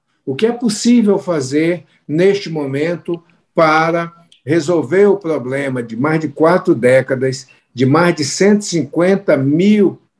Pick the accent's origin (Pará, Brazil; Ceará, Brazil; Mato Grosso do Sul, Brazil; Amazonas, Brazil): Amazonas, Brazil; Manaus; sou do Amazonas, eu sou de Manaus, eu sou das águas e da floresta.